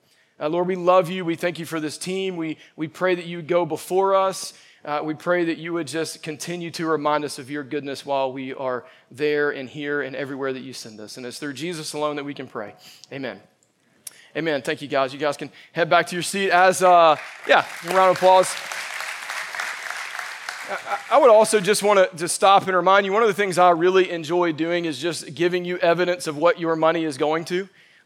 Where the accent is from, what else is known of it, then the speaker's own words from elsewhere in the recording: Evans, Georgia, United States; I've spent a little bit of time back in my hometown of Evans, Georgia, over the last few weeks, and I passed by Evans Elementary, which is where I went to elementary school.